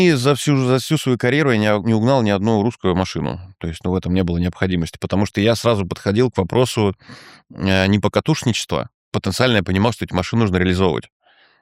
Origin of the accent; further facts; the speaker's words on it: Novosibirsk, Novosibirsk Oblast, Russia; Скажу, что я из Новосибирска. Я с Левобережного района, города Новосиба. Кировский район, район Чумской. Такой темный, мутный район. Я родился в 90-м году.